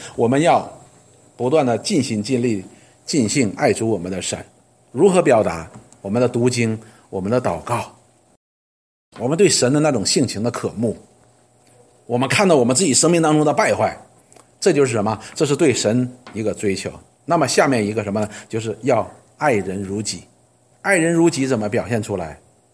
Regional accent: China; 我们太习惯于被爱，特别是我们中国人，我们从小的时候就得到了很多的爱

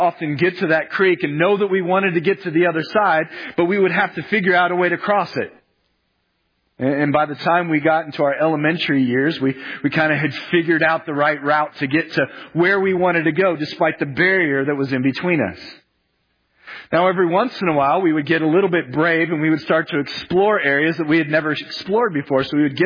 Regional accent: Blue Springs, Missouri, United States; when I was growing up in Blue Springs, we had a creek behind our yard.

